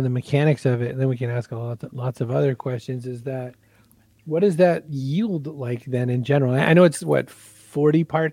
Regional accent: Maine, United States; So I'm born and raised in Maine.

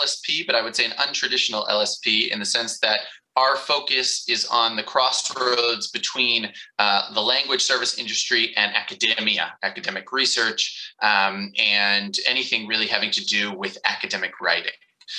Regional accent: United States; when I was a little kid, I was born and raised in the States, and I was a big baseball fan.

